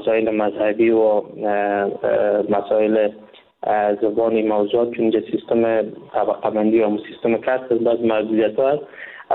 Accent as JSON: {"language": "Persian", "country": "Afghanistan", "moved": "yes", "lives_now": "India", "said": "وقتی که من از افغانستان این طرف آمدم، با مجردی که داخل کشور هند شدم،"}